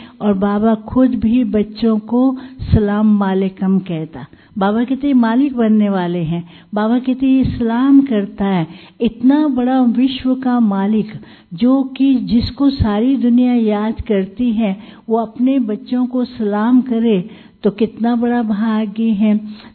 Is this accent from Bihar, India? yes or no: no; Karnal, Haryana, India; तो मैं भी करनाल से हूँ, हम भी उनके साथ के हैं। जब मैं वहाँ पैदा हुई तो पुष्पा दीदी वहाँ थी